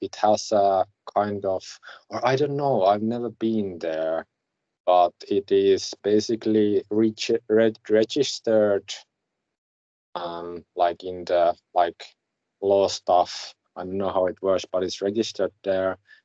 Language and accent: English; Finland; English is a second language; I'm from Finland.